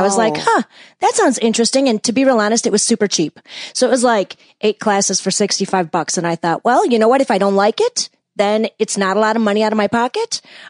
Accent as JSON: {"language": "English", "town": "West Bend", "region": "Wisconsin", "country": "United States", "tie": "born or raised there", "lives_now": "Chicago, United States", "said": "I was born and raised in West Bend, Wisconsin."}